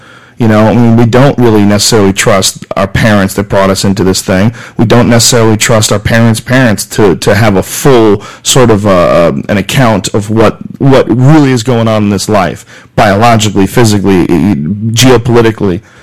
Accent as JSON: {"language": "English", "region": "New Jersey", "country": "United States", "tie": "born there", "said": "I just got a way better roll of the dice and I was born in New Jersey."}